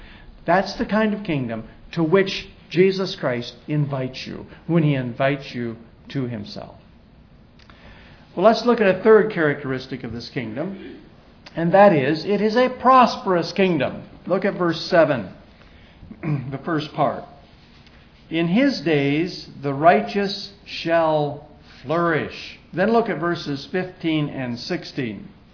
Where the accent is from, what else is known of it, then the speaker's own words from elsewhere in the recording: Iowa, United States; I'm a flatlander. I grew up in Iowa, north central Iowa, on a farm.